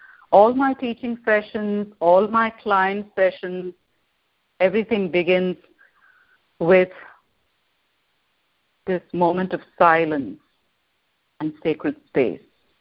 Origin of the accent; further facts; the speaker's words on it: India; moved away as an adult; now in Chicago, United States; I was born and raised in India, but my husband, daughter, who was 15 at the time, and I moved to the States. We live in Chicago. We moved in the spring of 2008.